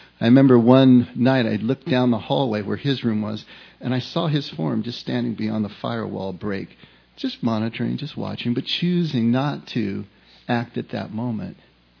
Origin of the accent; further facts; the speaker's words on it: California, United States; Now, I grew up here in California. And that last summer before I left for Chicago, I spent about the entire summer on the beach.